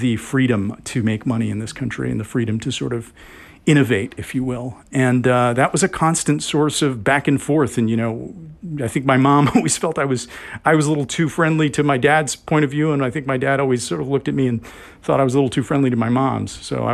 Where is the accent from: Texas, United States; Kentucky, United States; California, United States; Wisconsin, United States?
Wisconsin, United States; And my feeling growing up in Wisconsin, you know, was, and Wisconsin has changed a lot over the years, but I didn't feel excluded.